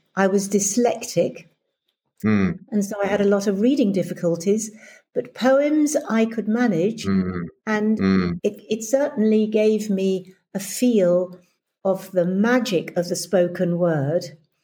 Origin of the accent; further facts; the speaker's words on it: South East England, United Kingdom; I went to a private school in Surrey. I grew up in Surrey